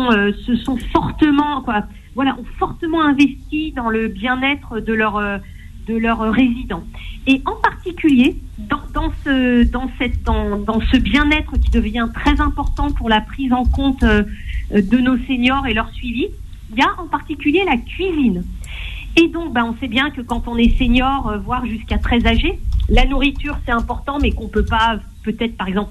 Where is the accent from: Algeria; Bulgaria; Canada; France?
France; Vitry-sur-Seine, Île-de-France; Par exemple, moi, je suis de Vitry-sur-Seine